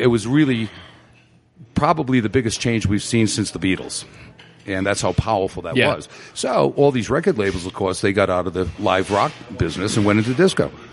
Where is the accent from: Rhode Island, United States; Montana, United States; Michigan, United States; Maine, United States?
Rhode Island, United States; Because we are from Rhode Island.